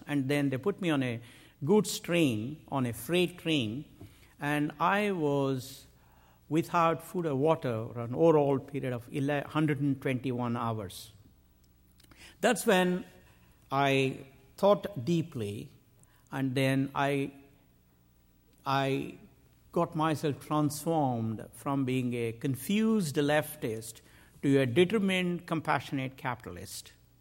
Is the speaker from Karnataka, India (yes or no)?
yes; Mysore, Karnataka, India; English is a second language; And while I was hitchhiking from Paris to my hometown, Mysore, I took about 11 months.